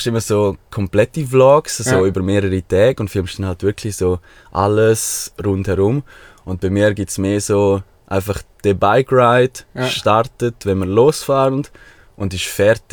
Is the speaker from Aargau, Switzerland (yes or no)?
no; Chur, Graubünden, Switzerland; born there; 26, geboren in Chur.